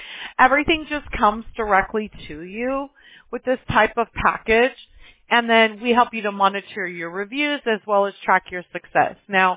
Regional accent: Alabama, United States; I'm originally from Alabama, so I know all about the humidity and things like that from the south

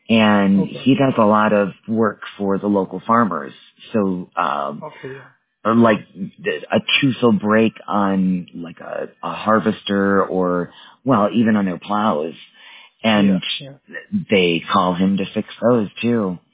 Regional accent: Wisconsin, United States; now in Colorado, United States; I was born and raised in Wisconsin and my cell phone is actually a Wisconsin number. But I live in Colorado, and I have since 2006, 2007.

